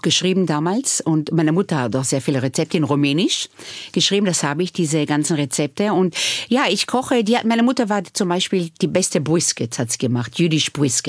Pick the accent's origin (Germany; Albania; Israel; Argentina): Israel; German is a second language; Ich bin nicht ohne Alkohol aufgewachsen in Israel.